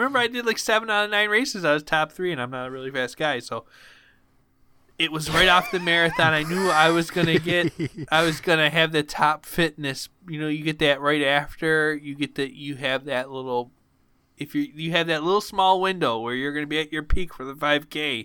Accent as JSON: {"language": "English", "town": "Buffalo", "region": "New York", "country": "United States", "said": "Because it is, hey, listen, folks, we're from Buffalo. We're not super big."}